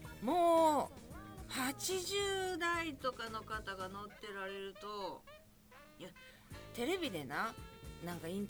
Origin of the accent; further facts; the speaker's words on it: Kobe, Hyogo, Japan; now in Yokohama, Japan; ただ今私が横浜におるのと生まれ育ちが神戸で、電車もバスもあちこちに縦横の縦横無尽に走っててっていうところにおったから、